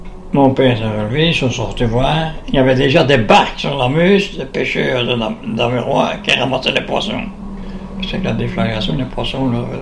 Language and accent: French; Champion, Namur, Belgium; avant de rentrer ici à Namur et Champion. Quand je suis rentré à Champion